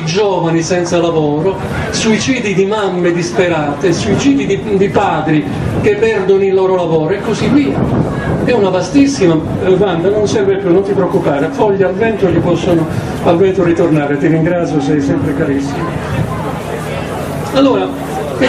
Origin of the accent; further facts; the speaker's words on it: Calabria, Italy; E noi credo, come calabresi, questo impoverimento lo tocchiamo con mano, lo verifichiamo.